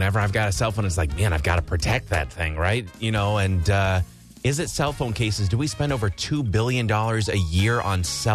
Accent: Wisconsin, United States; I'm going to go with pecan because I'm from Wisconsin.

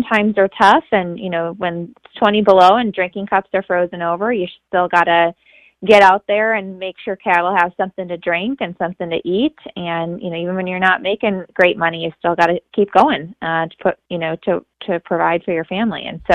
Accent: Wheaton, Wisconsin, United States; So I grew up in the Eau Claire area, actually in the town of Wheaton in Chippewa County on a dairy farm.

